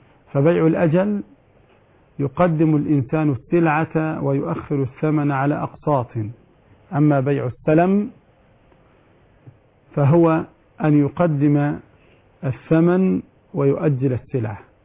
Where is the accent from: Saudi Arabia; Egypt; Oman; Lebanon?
Egypt; وهذا مشهور عندنا في مصر